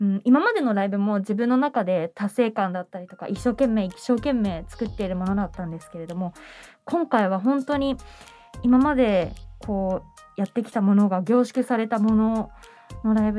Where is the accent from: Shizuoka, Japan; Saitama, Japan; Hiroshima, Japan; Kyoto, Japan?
Saitama, Japan; 自分の地元のさいたま市、まあ、旧浦和市が地元なんですけれども